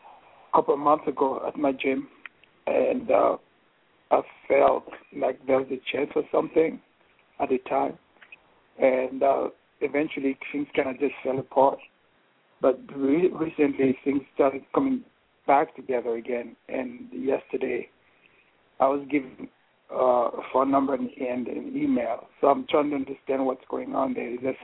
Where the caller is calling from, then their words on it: New York City, New York, United States; I'm coming from New York City.